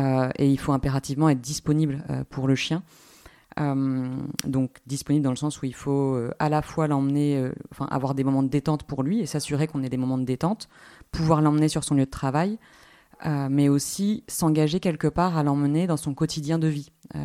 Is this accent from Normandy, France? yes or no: yes; Caen, Normandy, France; also born or lived in Paris / Toulouse; je suis native de Caen. Je suis partie pour ma licence. Donc ça fait quelques temps maintenant. Et je suis partie donc, pendant 10 ans de Caen, Paris puis Toulouse. Et je suis revenue en mars 2023.